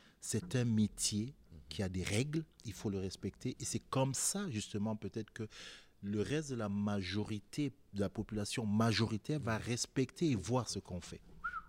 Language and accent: French; Littoral, Cameroon; first language Duala; French is a second language; Je te dis merci en pile, mais je termine avec merci dans ma langue natale qui est le Douala.